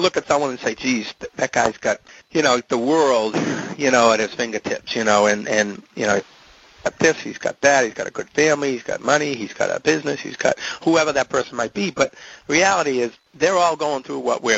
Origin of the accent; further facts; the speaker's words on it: Andover, Massachusetts, United States; And then I have a walk up here in my hometown area in Andover, Hike the Hope for the Lazarus House.